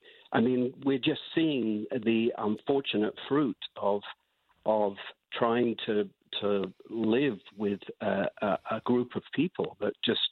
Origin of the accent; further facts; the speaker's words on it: United Kingdom; I'm a British Jew.